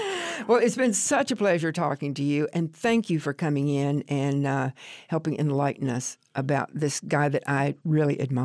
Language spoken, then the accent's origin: English; the South, United States; now in California, United States; I've been living in California now an awful long time, but I grew up in the Deep South